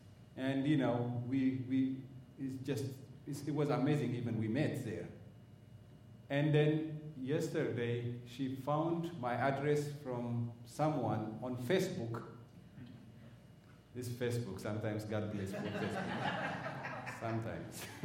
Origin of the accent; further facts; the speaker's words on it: Ethiopia; You know, I came from Ethiopia, and I lived in a small town with my parents.